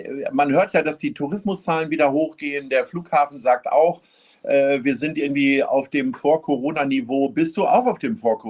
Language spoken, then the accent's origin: German; Hanover, Lower Saxony, Germany; born there; Ich komme tatsächlich in Hannover, bin ich geboren.